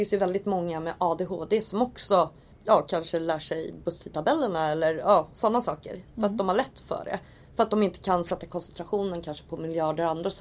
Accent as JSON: {"language": "Swedish", "town": "Tyresö", "region": "Stockholm County", "country": "Sweden", "tie": "born or raised there", "said": "Jag är uppväxt i Tyresö. Jag har alltid bott i Tyresö. Började skolan i Fårdala. Och jag är 37 år, eller fyller 37, så att jag är född 78."}